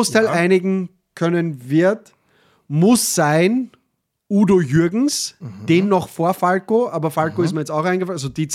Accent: Austria; Und dann bin ich erst danach bin ich Österreicher.

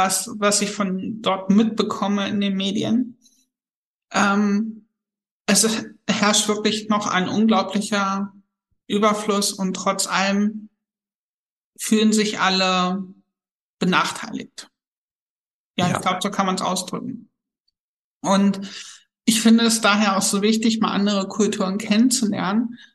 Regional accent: Harz, Germany; ich bin aus dem Harz.

